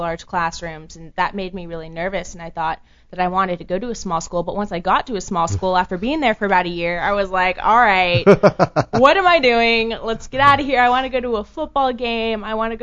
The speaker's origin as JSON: {"language": "English", "region": "California", "country": "United States", "tie": "born or raised there", "said": "I originally thought I went to a really small conservative Christian school growing up in the Bay Area"}